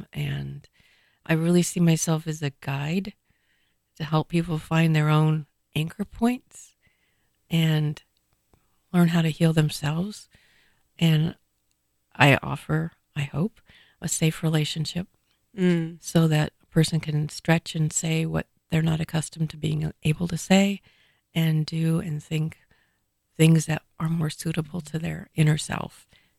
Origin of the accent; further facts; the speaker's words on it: Seattle, Washington, United States; Well, I grew up in North Seattle. I grew up going up to Port Townsend to stay with my grandparents.